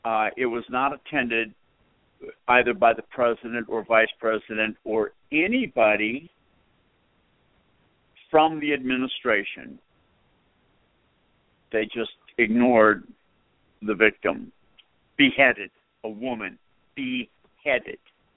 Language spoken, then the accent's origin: English; Massachusetts, United States; Nothing like what I was used to growing up in Massachusetts, where the New England falls were spectacular